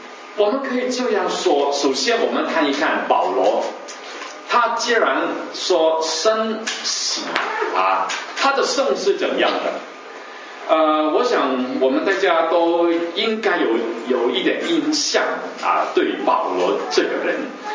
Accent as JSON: {"language": "Chinese", "country": "Hong Kong", "said": "我是从香港来的啊，我在香港出生。"}